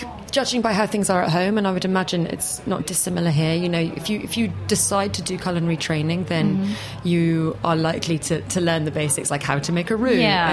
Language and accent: English; United Kingdom; As a Brit